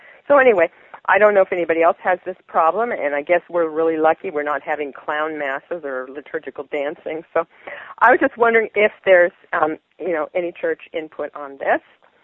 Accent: California, United States; I'm from California

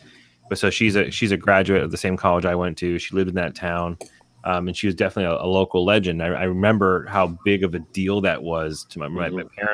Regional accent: Massachusetts, United States; Growing up in Massachusetts, we had a lot of focus on that, too

